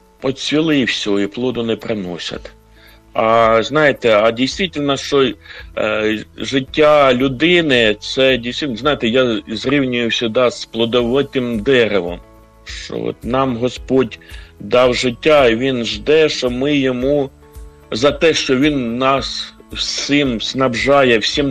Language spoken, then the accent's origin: Ukrainian; Kharkiv, Kharkiv Oblast, Ukraine; я з Харкова